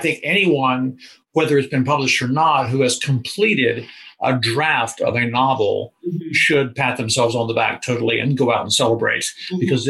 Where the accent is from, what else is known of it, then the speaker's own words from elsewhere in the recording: North Carolina, United States; I did grow up in North Carolina, yeah.